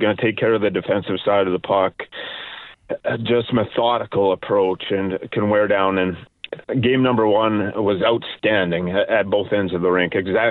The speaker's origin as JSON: {"language": "English", "town": "Fernie", "region": "British Columbia", "country": "Canada", "tie": "born or raised there", "said": "I have my dad living with me down here, elderly. and we grew up in Fernie, British Columbia."}